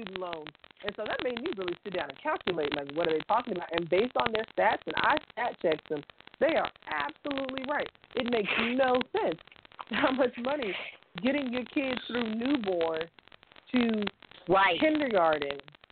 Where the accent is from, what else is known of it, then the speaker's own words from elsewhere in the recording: the South, United States; I grew up extremely poor in the South.